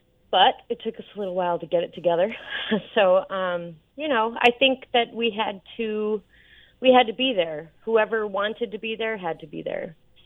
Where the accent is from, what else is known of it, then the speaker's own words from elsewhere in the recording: Illinois, United States; Well, for me, I'm from Illinois, first of all